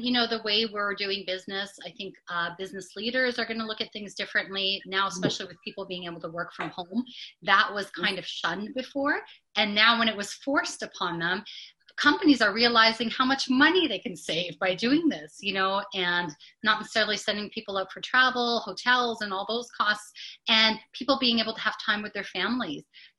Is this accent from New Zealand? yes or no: no; Canada; And I said, being the Canadian, we're very like, no, I don't want to bother him.